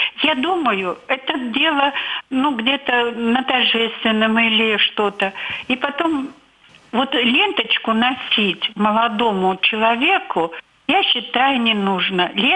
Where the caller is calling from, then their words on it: Saint Petersburg, Russia; Мне 80 лет, я из Санкт-Петербурга.